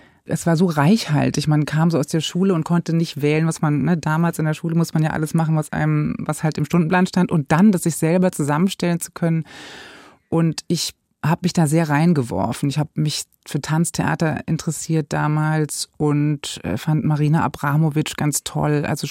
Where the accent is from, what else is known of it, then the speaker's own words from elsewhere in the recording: Eckernförde, Schleswig-Holstein, Germany; also born or lived in Offenburg; Ich bin geboren in Baden-Württemberg in Offenburg und habe da aber nicht so eine lange Zeit verbracht und bin dann, prägend war für mich die Zeit in Schleswig-Holstein, in Eckernförde. Bin ich zur Schule gegangen und habe Abitur gemacht und war nach dem Abi noch eine Zeit lang dort